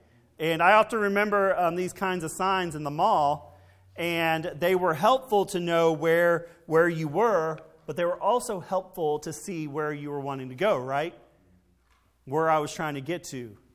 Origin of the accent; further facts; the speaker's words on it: Dallas, Texas, United States; I remember growing up in the Dallas Zoo, it was kind of confusing, and that was very helpful.